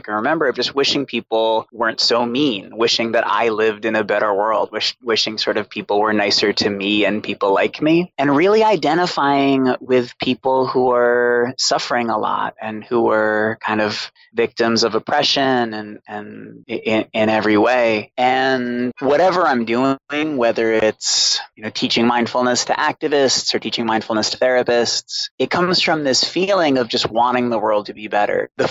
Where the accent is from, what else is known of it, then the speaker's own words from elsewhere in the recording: Boston, Massachusetts, United States; I had a pretty hard time growing up. I grew up in Boston with a single alcoholic mother.